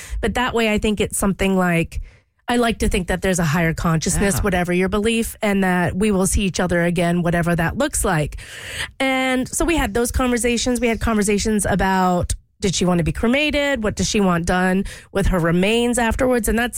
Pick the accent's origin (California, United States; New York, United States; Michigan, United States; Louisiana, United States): Louisiana, United States; I'm from Louisiana. I grew up there